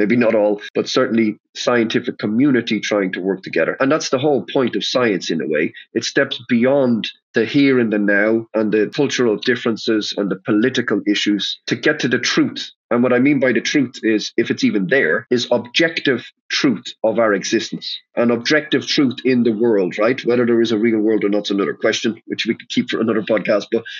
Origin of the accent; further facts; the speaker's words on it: Ireland; now in Amsterdam, Netherlands; So I'm an Irishman living in Amsterdam, working in Brussels, right?